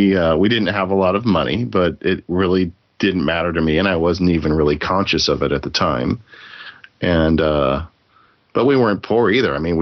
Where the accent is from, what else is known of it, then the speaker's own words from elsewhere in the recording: California, United States; I grew up in San Bernardino County